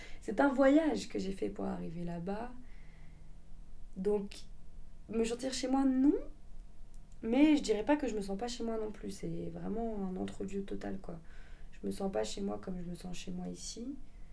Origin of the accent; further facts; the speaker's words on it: France; je suis à 50% chilienne seulement et que concrètement, j'ai grandi en France. Donc, ma culture française, mes notions de française, en fait, je vois la vie en français. J'ai grandi en France